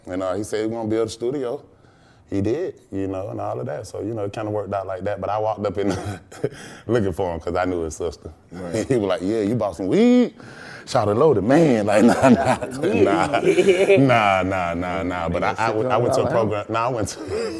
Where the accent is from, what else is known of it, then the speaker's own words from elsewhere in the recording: Atlanta, Georgia, United States; So I came from Bankhead for what I seen in Bankhead.